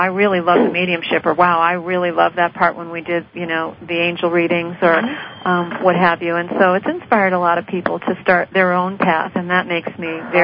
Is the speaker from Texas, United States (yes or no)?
no; Connecticut, United States; coming in Connecticut this April. We hold it at a beautiful old historic bed and breakfast here in my hometown